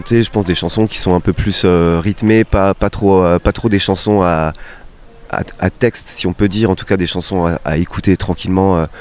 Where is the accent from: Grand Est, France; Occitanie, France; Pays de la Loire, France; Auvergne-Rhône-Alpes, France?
Grand Est, France; Nancy; c'est un collectif lorrain, moi je viens de Nancy.